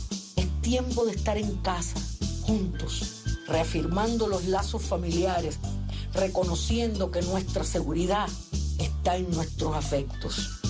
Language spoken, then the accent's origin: Spanish; Cuba